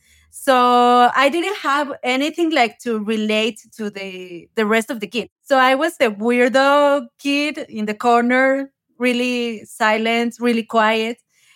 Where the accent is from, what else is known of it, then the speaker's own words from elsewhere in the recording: Mexico City, Mexico; I was born and raised in Mexico City. I'm still living here and I bet I will be here the rest of my life because I really love Mexico City.